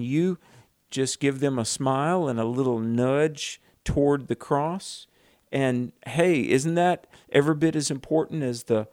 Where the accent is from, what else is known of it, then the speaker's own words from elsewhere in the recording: the South, United States; I'm from the South. We'd give people a jar of apple butter.